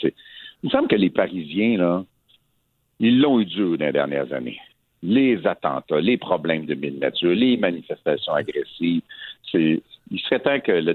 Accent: Saint-Edmond-de-Grantham, Quebec, Canada; moi, dans mon village natal à Saint-Edmond-de-Grande-Tampe, ils vont démolir l'église ou quand j'étais petit

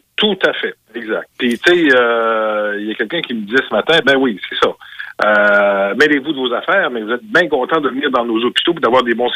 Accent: Quebec, Canada; qui sont chez nous au Québec n'ont jamais été autant respectés par la population

